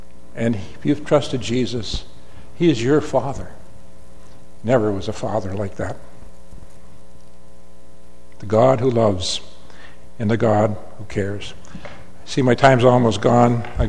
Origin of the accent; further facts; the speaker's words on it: United States; And I'm an American